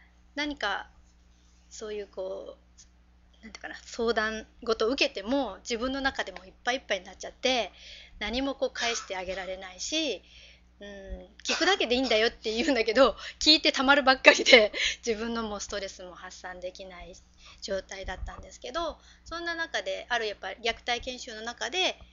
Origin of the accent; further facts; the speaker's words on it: Fukuoka, Japan; はじめまして、福岡から来ました